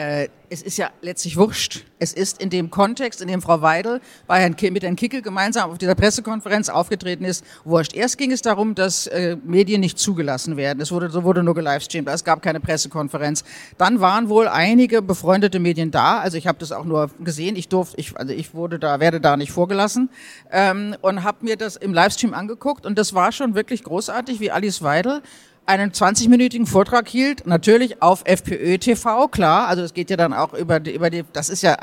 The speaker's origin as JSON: {"language": "German", "country": "Germany", "moved": "yes", "said": "Also ich lebe jetzt seit 10 Jahren nicht mehr in Deutschland, aber so viel kriege ich als Deutsche immer noch"}